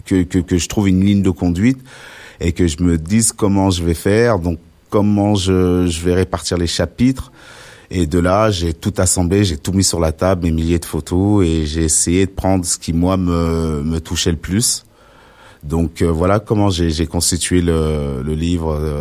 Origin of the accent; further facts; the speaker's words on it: Auvergne-Rhône-Alpes, France; Moi, je suis d'Isère, donc pour sûr que mon livre sera trouvable sur Grenoble.